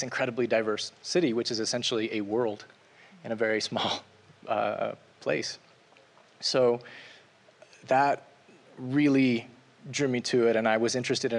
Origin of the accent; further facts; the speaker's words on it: Colorado, United States; No, I'm not. I'm from Colorado originally.